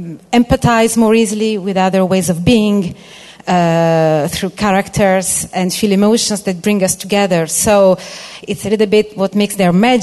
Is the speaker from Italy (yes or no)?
yes; Italy; English is a second language; more or less, as many nationalities, including Italian, as you might have guessed from my name or my accent as well.